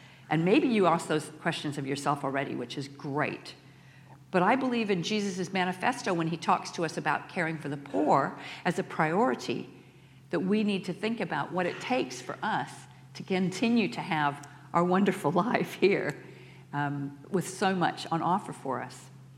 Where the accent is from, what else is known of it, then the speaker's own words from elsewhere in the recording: United States; now in New Zealand; which is partly because I'm American